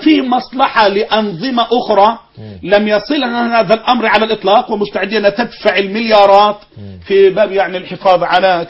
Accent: Egypt; احنا ابناء مصر مش جايين من كوكب اخر

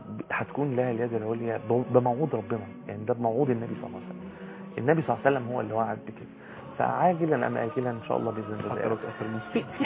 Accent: Egypt; احنا مصريين

